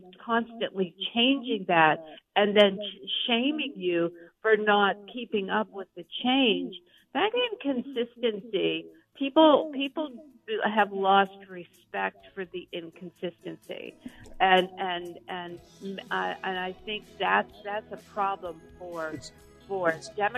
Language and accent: English; Pennsylvania, United States; Well, the state of masking, even in my home state of Pennsylvania, is pretty non-existent. You know, I live outside of Pittsburgh